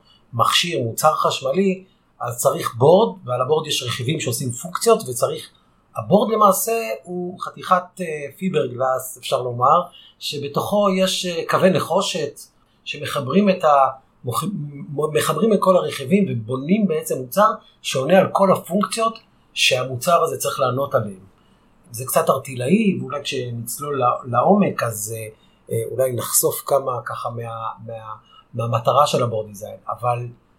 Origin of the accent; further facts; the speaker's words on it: Jerusalem, Jerusalem District, Israel; אני ירושלמי